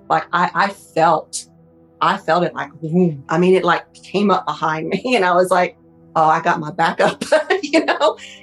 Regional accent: Tennessee, United States; And that is the legend that we know, that I grew up hearing in Tennessee.

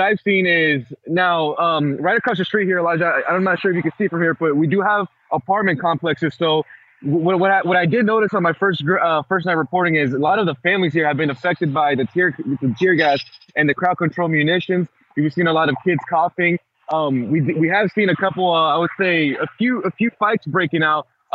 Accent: United States; So, you know, as an American, as a journalist, you know, you would hope not

